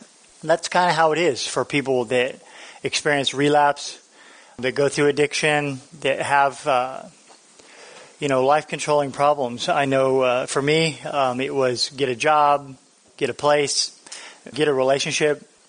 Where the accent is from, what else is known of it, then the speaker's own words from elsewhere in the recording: Florida, United States; I'm from Florida, and even though I'm from Florida, I do know how to start a fire.